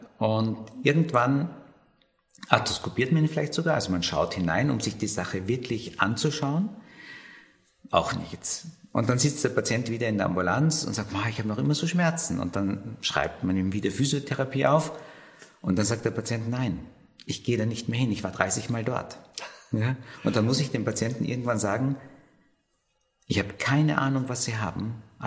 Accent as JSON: {"language": "German", "region": "Salzburg", "country": "Austria", "said": "Ja, ich komme aus Salzburg, bin klassischer Unfallchirurg"}